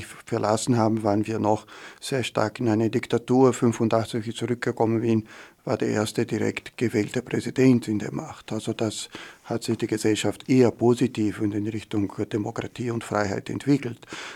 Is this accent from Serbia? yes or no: no; Rio de Janeiro, Brazil; German is a second language; moved away as an adult; now in Austria; Ja, ich komme aus Rio de Janeiro. Ich bin mit 20 nach Österreich gekommen. Die Liebe hat mich hergebracht und habe hier auch meine Familie aufgebaut.